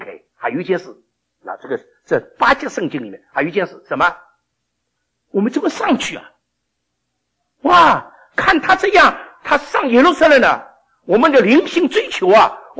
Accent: Shanghai, China; 我们上海人不吃辣的。

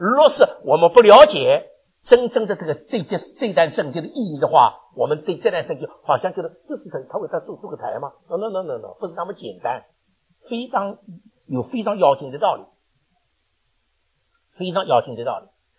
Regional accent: China; 我们中国人叫学问，不单是学，还有什么？

